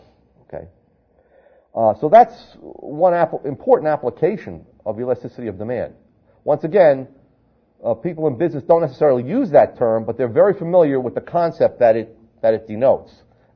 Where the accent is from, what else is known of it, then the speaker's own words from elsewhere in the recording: New Jersey, United States; I come from New Jersey